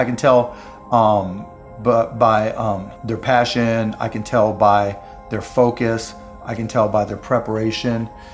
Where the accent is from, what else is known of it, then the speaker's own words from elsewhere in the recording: Pittsburgh, Pennsylvania, United States; I mean, I grew up in Pittsburgh, and so I would, probably even less than 12 years old, I would go out and buy a bunch of baseball cards